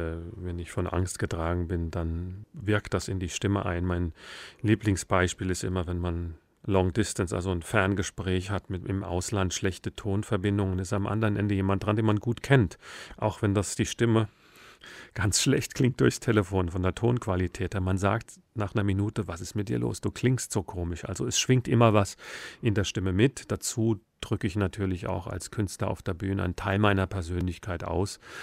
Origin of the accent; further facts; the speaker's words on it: Kiedrich, Hesse, Germany; wie oft ich irgendwo auf der Welt in Australien gefragt wurde, woher kommen Sie? Wenn ich dann Kiedrich gesagt habe